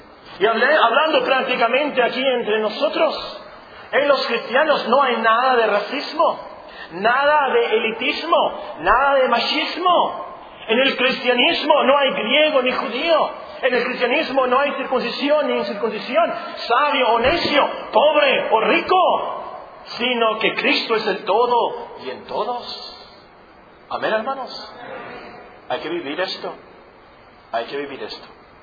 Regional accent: Mexico; Nosotros como mexicanos

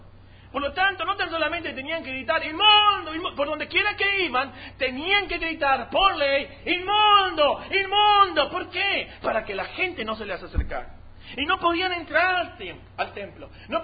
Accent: Mexico; Nosotros como mexicanos no entendemos eso

